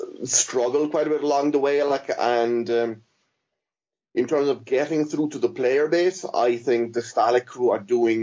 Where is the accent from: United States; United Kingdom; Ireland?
Ireland; which to me as an Irishman is just a bizarre concept.